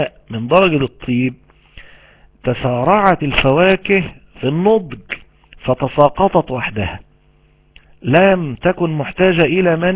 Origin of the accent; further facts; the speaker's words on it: Egypt; زي عندنا في مصر ما يشبه القناطر الخيرية كده